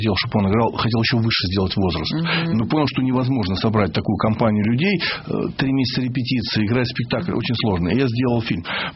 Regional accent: Moscow, Russia; я там коренной москвич, да, с какой-то историей, ну, московской большой очень историей, да

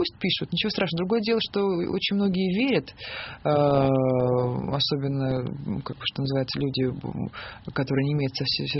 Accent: Saint Petersburg, Russia; now in Moscow, Russia; очень люблю Москву, я уже приняла этот город, здесь моя семья, здесь теперь мой дом тоже. Но по духу я, конечно, петербурженка, с этим ничего не сделать.

